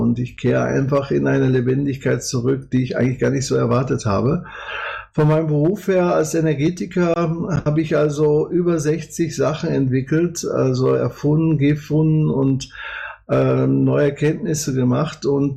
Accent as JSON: {"language": "German", "town": "Gelsenkirchen", "region": "North Rhine-Westphalia", "country": "Germany", "tie": "born or raised there", "also_born_or_lived": "Austria", "moved": "as an adult", "said": "Ich bin 1960 geboren in Gelsenkirchen, Horst, so da, wo ich jetzt wieder wohne. Bin 78 habe ich das Zuhause verlassen und 88 bin ich von Deutschland weggegangen. Erst war ich in Indien"}